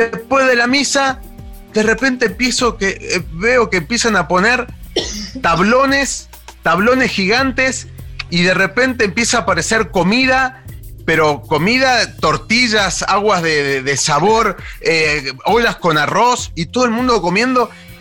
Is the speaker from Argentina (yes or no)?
yes; Mendoza, Argentina; now in Mexico; ¿Dormir la siesta en Mendoza? Porque yo soy de Mendoza.